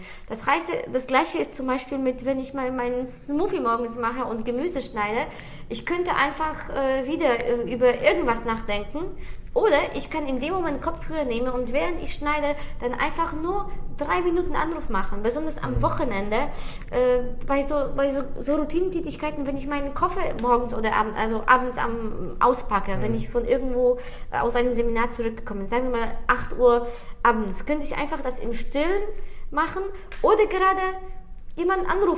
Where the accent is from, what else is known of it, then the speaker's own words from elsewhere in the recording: Poland; Es ist so, dass wenn ich in Polen, wo ich aufgewachsen bin, habe ich meine Freunde